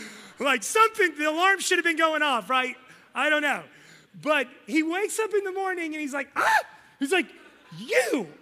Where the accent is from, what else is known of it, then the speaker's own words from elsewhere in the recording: West Virginia, United States; This is just all kinds of messed up, and I'm from West Virginia, all right?